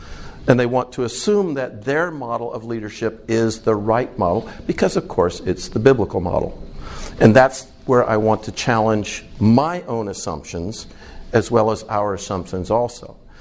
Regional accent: United States; So I'm, as an American, I'm approaching expertise culturally.

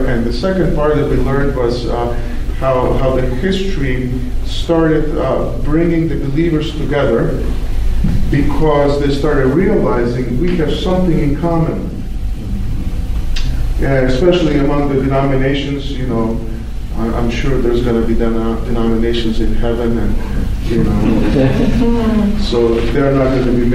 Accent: Slovenia; English is a second language; I grew up during communism in Slovenia, Yugoslavia at that time

